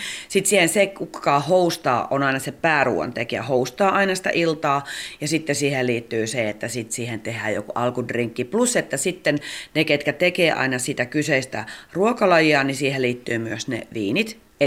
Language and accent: Finnish; Helsinki, Uusimaa, Finland; mä oon siis Kalliosta kotoisin.